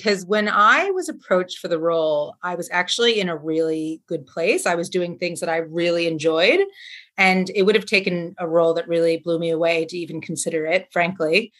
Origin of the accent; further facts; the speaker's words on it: United States; accent: American; So obviously you can hear from my accent that I'm American.